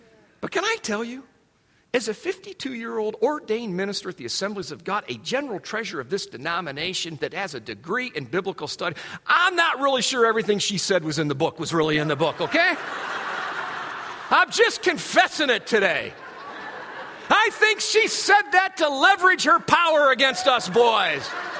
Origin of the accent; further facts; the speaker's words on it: Adrian, Michigan, United States; Born and raised in Adrian, that's where my mom and dad pastored.